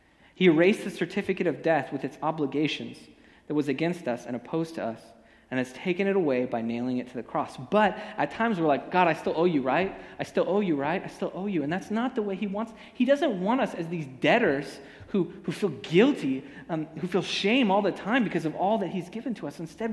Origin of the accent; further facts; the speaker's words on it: Los Angeles, California, United States; the neighborhood in Gardena where I grew up in Los Angeles.